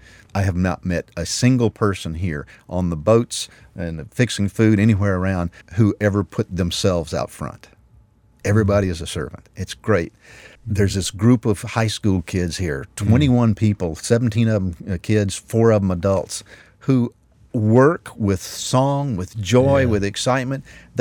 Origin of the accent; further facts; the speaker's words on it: Tennessee, United States; I was raised in Middle Tennessee.